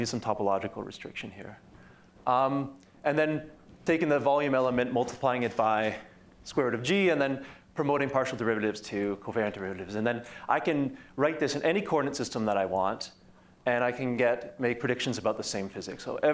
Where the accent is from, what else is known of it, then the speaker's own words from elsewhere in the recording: Canada; So I'm Canadian